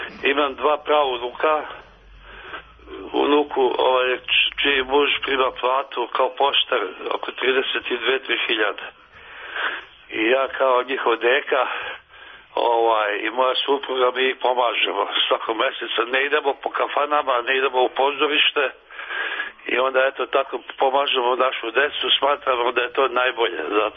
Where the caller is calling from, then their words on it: Vladimirovac, Vojvodina, Serbia; Ja sam iz Vladimovca, vaš verni slušalac.